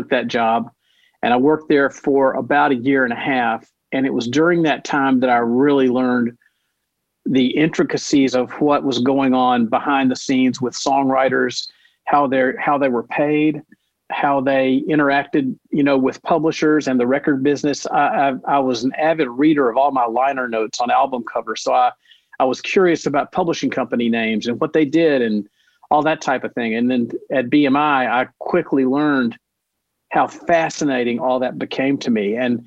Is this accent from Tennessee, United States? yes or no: yes; Nashville, Tennessee, United States; I'm born and raised in Nashville.